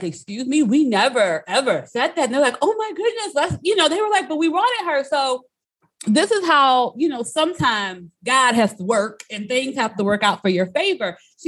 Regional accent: New Orleans, Louisiana, United States; I grew up in New Orleans, Louisiana. As you guys know, New Orleans is just, you know, all things art, music, culture, food

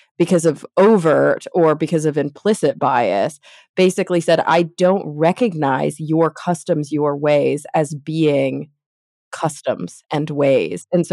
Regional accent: Texas, United States; I had it bad because I grew up in Texas, right? So I had that Texas textbook bias

